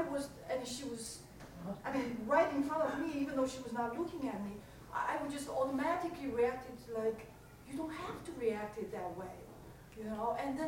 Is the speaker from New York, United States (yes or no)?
yes; New York City, New York, United States; now in Marin, United States; I'm from New York City, before I moved to Marin.